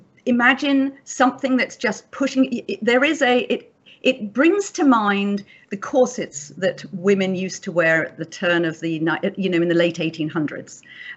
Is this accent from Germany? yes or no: no; United Kingdom; Well, you know, I'm a Brit.